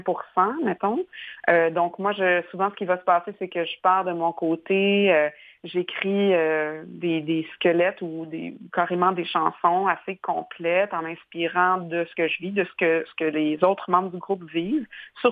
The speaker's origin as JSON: {"language": "French", "region": "Quebec", "country": "Canada", "lives_now": "Montreal, Canada", "said": "moi je suis une Montréalaise hybride, Laurentide, Canton de l'Est. J'ai beaucoup déménagé dans ma vie avec mes parents, mais là je vis à Montréal."}